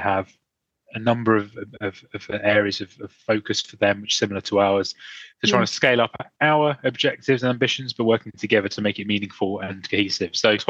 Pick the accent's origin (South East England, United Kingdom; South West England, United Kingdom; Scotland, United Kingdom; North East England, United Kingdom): South East England, United Kingdom; Brighton; also born or lived in London; Whilst I was born in South London, which is a very diverse part of the country, I then spent most of my upbringing in Brighton.